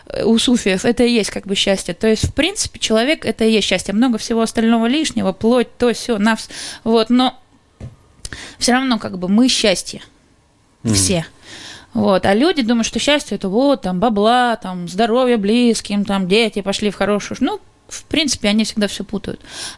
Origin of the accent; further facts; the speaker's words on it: Yekaterinburg, Sverdlovsk Oblast, Russia; Я из Екатеринбурга, он, конечно, большой город, но не настолько.